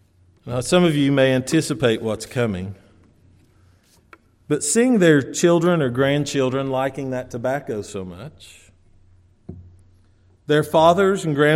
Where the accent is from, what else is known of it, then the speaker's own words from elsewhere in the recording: Kentucky, United States; I thought of growing up in Kentucky, and this was a common occurrence, actually, in Kentucky.